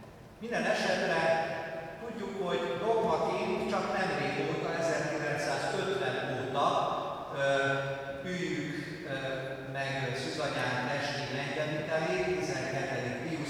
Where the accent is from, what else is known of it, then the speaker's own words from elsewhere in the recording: Hungary; és hát magyarként különösen is fontos számunkra ez a nap